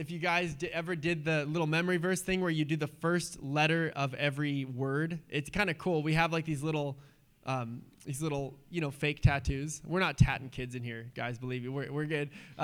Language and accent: English; United States; Just being American right now is like so frustrating.